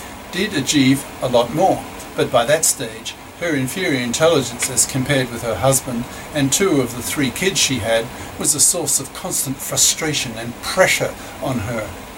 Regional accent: Melbourne, Victoria, Australia; I'm now 70 as I write this, in 2017. So when I was growing up in the Melbourne suburbs in the 50s and 60s

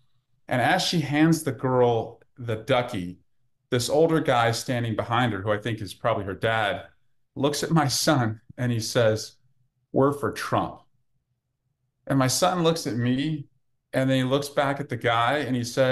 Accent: Dublin, California, United States; Recently, I walked in a parade in my hometown of Dublin, California

